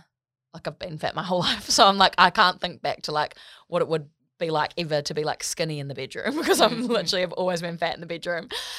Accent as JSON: {"language": "English", "town": "Gold Coast", "region": "Queensland", "country": "Australia", "tie": "born there", "said": "I was born on the Gold Coast."}